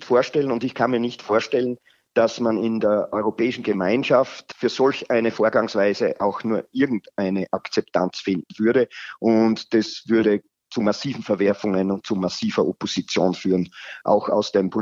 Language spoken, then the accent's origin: German; Austria; Ich gehe aber davon aus, dass wir in Deutschland und auch in Österreich, wo ich herkomme, aufgrund der 50+1-Regel gut geschützt sind.